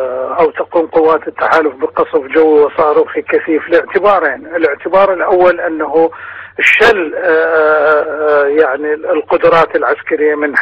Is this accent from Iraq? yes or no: yes; Iraq; مؤلمة جدا إن كثيرا كعراقيين وكعسكريين